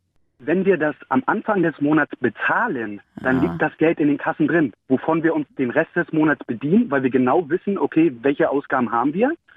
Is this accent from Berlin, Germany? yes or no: yes; Berlin, Germany; ich komme aus Berlin